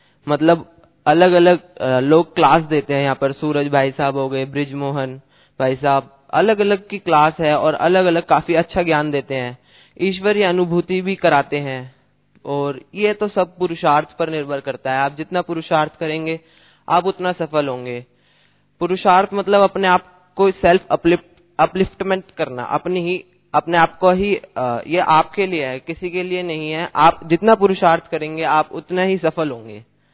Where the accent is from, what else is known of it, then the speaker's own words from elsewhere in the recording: Delhi, India; मैं यहाँ दिल्ली से आया हूँ।